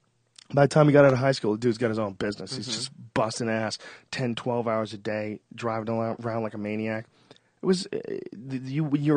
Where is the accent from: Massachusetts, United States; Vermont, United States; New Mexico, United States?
Massachusetts, United States; Boston; now in California, United States; one of the things about Boston, about growing up in Boston, Boston is like a really they have a lot of ingenuity.